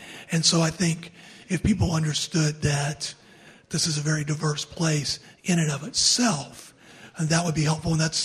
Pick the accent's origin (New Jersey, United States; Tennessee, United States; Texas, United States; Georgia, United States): Georgia, United States; First of all, Mike, I grew up in Georgia.